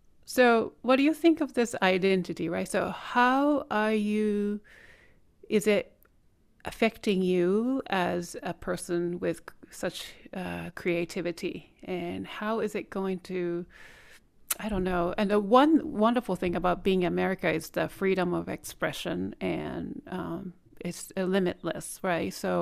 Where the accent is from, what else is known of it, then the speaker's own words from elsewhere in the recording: Japan; now in United States; Korean, I was born raised in Japan, but I have a Korean passport